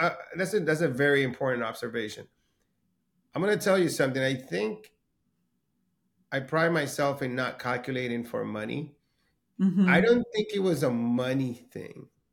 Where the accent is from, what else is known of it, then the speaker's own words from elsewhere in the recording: Nicaragua; Because I grew up in Nicaragua.